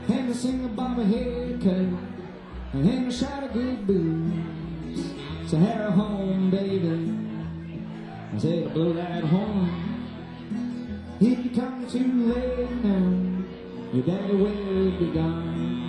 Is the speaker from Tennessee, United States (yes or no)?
yes; Nashville, Tennessee, United States; from Nashville here. Glad to be playing in our hometown.